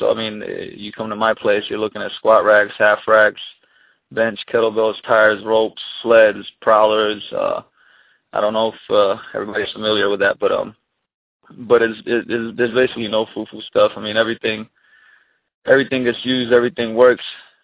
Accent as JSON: {"language": "English", "country": "Slovenia", "second_language": "English", "said": "I'm originally from Slovenia, former Yugoslavia."}